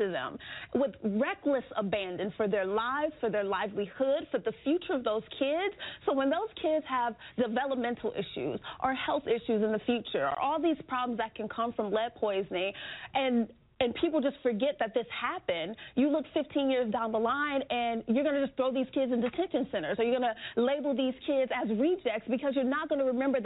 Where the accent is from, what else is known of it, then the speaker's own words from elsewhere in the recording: Flint, Michigan, United States; I grew up in Flint. I lived in Flint my entire life almost. My family is still there.